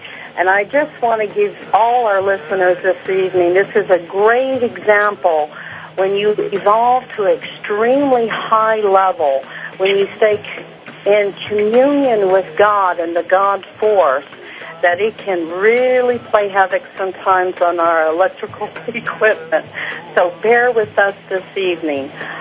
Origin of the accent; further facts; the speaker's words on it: Hawaii, United States; I realize, as a Hawaiian myself, what a real honor and a privilege it is